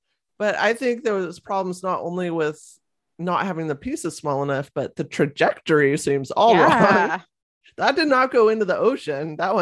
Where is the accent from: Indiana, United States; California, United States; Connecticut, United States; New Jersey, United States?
California, United States; So where I grew up down in California, I saw several.